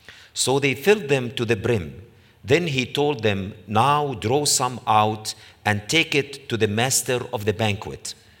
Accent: Jerusalem, East Jerusalem, Palestine; I grew up in East Jerusalem, in the old city of Jerusalem, which is divided into four quarters, and three faith communities, three languages.

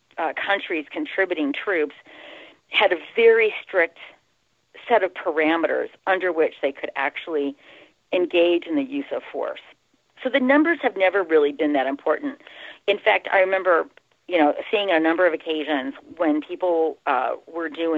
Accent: United States; And, you know, as an American, I grew up on the Wile E. Coyote and Roadrunner cartoons.

